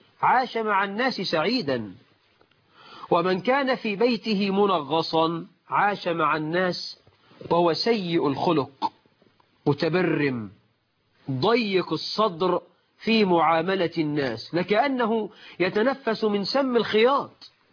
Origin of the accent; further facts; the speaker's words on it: Egypt; ده مثل عندنا في مصر. يقول لك ربي يا خيبة للغيبة، ده مثل برضه مصري.